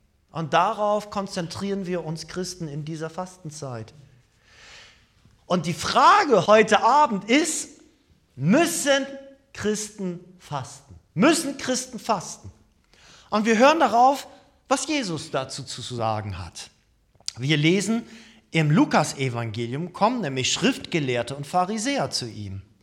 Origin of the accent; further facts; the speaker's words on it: Schleswig-Holstein, Germany; Als Kinder haben wir Fasching gefeiert, Karneval gefeiert. Ne? Aber erwachsene Menschen, das ist bei uns in Schleswig-Holstein so ein bisschen anders.